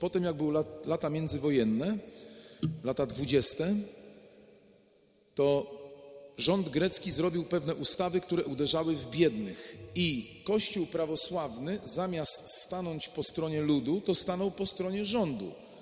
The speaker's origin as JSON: {"language": "Polish", "town": "Gdynia", "region": "Pomeranian Voivodeship", "country": "Poland", "said": "Mam 53 lata, 24 lata jestem księdzem, pochodzę z Gdyni."}